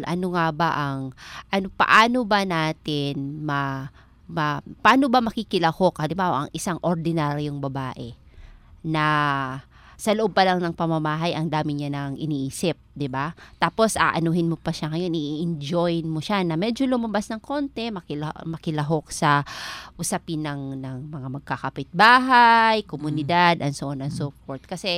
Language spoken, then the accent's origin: Tagalog; Eastern Visayas, Philippines; accent: Waray; Hindi po, waray po. Pero natutuwa ako naman, nahalata mo ang punto ko.